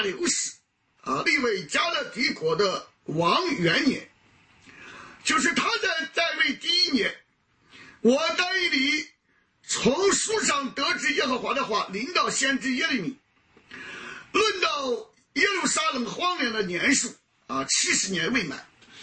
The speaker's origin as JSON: {"language": "Chinese", "country": "China", "said": "我们中国人讲士可杀啊，不可辱啊。我小的时候，我母亲就教导我啊，虽然那时我们贫穷啊"}